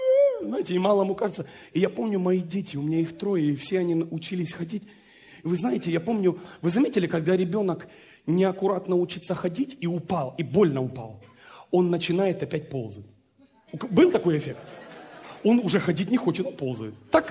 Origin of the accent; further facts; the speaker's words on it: Ukraine; Я рос на Украине